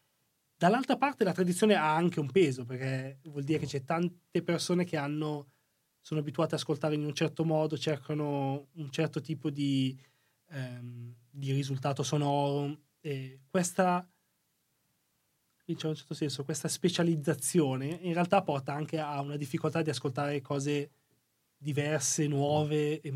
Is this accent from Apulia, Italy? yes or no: no; Milan, Lombardy, Italy; magari io vengo da Milano in cui la musica tradizionale almeno non l'ho vissuta